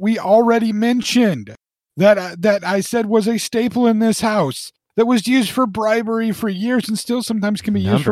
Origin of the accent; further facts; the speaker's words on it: Ireland; I can make the Irish joke. I'm Irish.